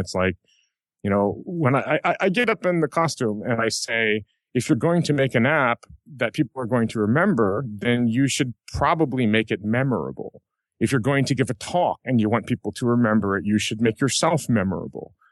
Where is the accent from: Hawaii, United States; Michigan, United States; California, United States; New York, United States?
Hawaii, United States; because I'm from Hawaii, sometimes I say no when I mean yes.